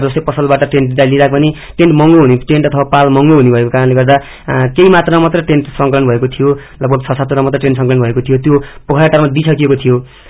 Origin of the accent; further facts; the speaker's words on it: Lamjung, Gandaki Province, Nepal